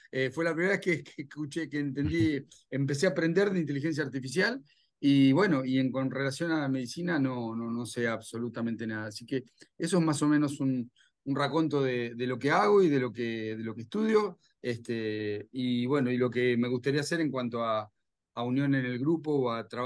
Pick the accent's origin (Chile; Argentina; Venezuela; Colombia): Argentina; soy de Argentina, vivo cerca de Buenos Aires.